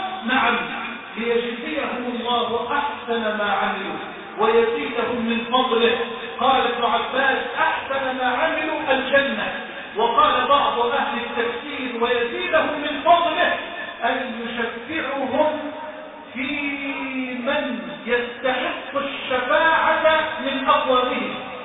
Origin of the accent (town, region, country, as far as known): Egypt